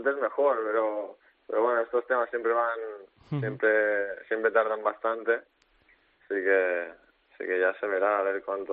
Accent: Spain; yo soy español y así lo siento

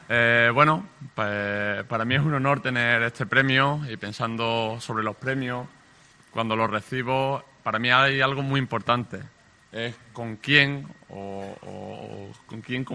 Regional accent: Málaga, Andalusia, Spain; como malagueño y como amante del deporte

